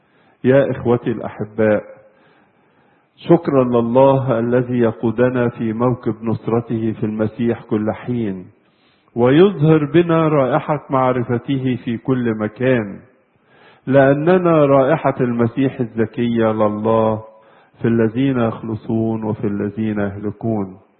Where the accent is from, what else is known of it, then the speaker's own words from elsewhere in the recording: Egypt; ينبغي نحن كمصريين جميعا أن نشجع بعضنا بعضا